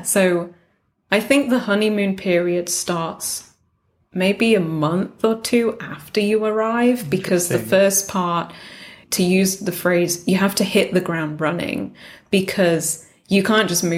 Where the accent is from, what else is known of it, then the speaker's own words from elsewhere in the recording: England, United Kingdom; now in South Korea; So if I answer in Korean, they probably can guess that I'm English from my accent.